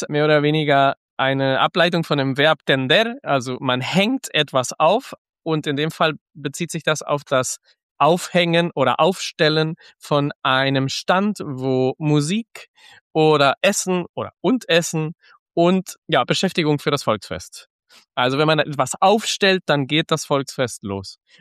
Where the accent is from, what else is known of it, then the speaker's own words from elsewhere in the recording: Canary Islands, Spain; Ich komme ja aus den Kanaren, da komme ich aus einer sehr ländlichen Gegend, aber man ist ja in 20 Minuten auch im Ballungszentrum.